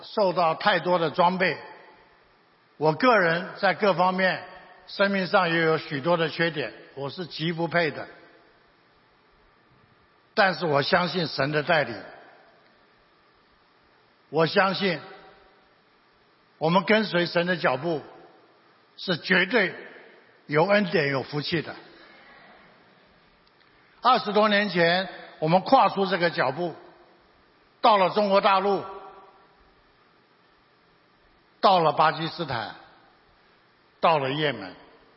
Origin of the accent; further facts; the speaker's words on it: Taiwan; 我们台湾人